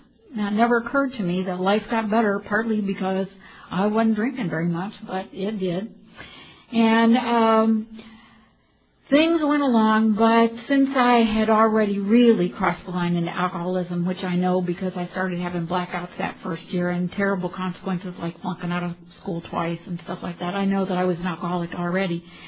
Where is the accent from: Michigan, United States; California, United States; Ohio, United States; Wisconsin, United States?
Ohio, United States; Columbus; I'm from Columbus, Ohio, and I have a brand new home group.